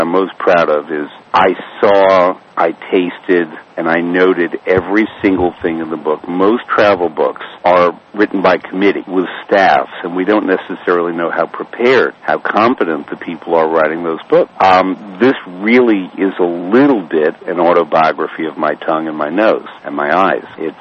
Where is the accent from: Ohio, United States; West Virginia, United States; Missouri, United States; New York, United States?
New York, United States; I don't know how to drive. I'm from New York City.